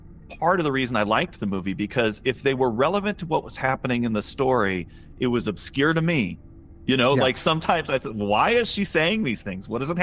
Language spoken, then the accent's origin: English; United States; I don't know any Polish because I'm an American.